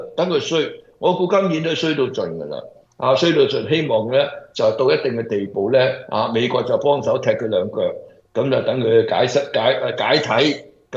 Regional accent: Guangdong, China; 我廣東人叫呢啲嘢

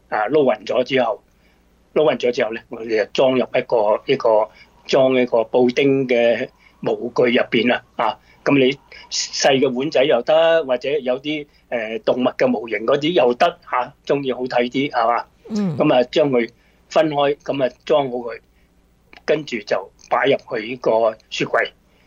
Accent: Guangdong, China; 有啲叫黃瓜啦嚇，我哋廣東人通常都叫青瓜

